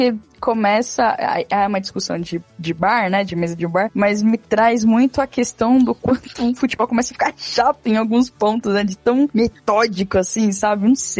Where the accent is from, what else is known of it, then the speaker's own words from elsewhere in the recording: São Paulo, Brazil; eu sou aqui de São Paulo